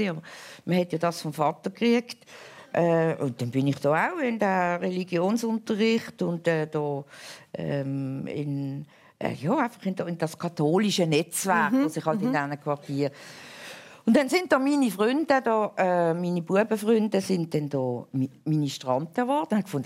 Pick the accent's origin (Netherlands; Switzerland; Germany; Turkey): Switzerland; Basel, Basel-Stadt; also born or lived in Münchenstein; ich bin in Basel im Neubadquartier aufgewachsen. Und dann, als ich etwa 11, 12 war, sind meine Eltern nach Münchenstein gezögelt